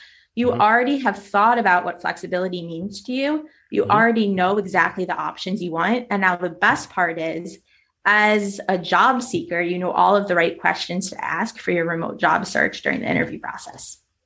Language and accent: English; United States; now in Spain; I'm a digital nomad. Like, I'm an American currently living in Spain. Like, I've lived in Cape Town, in Vietnam, in Thailand.